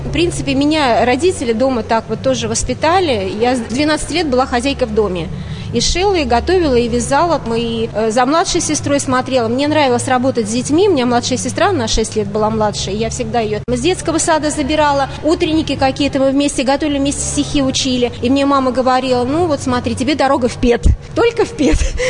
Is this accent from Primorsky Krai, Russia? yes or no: no; Peski, Moscow Oblast, Russia; Я родилась в Коломенском районе, в поселке Пески, в 1967 году.